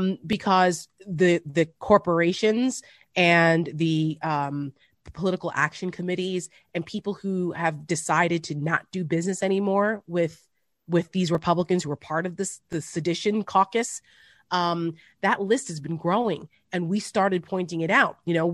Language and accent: English; New Jersey, United States; You have Representative Mikey Sherrill from my home state of New Jersey asking for an investigation.